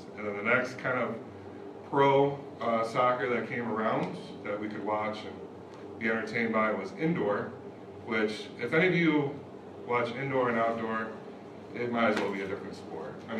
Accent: Pontiac, Michigan, United States; You know, we grew up in Pontiac, so, which is as close to an environment identical as Detroit as you, there can be.

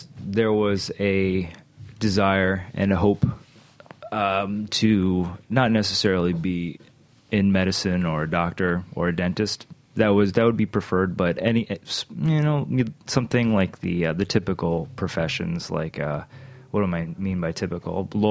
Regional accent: Hartford, Connecticut, United States; also born or lived in The Bronx, New York; I was born in the Bronx. Okay. And when I was five, my folks moved the family up to Connecticut, suburban Hartford.

